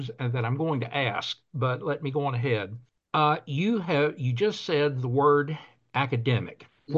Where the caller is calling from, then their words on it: Arkansas, United States